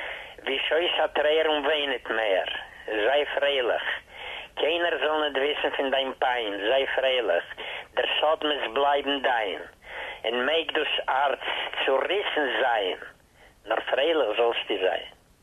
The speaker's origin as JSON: {"language": "German", "region": "Bessarabia", "country": "Moldova", "tie": "born there", "second_language": "German", "said": "Ich bin geboren in Bessarabien, weißt du, also eine Gegend ist so in Moldova."}